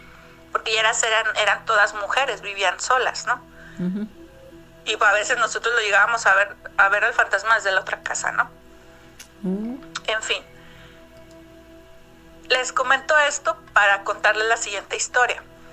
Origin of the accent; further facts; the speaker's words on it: Chihuahua, Mexico; moved away; yo soy de la ciudad de Chihuahua, pero hace unos años para acá me vine a vivir aquí porque venía a estudiar pues una carrera que no había en ese entonces en mi tierra, ¿no? En Chihuahua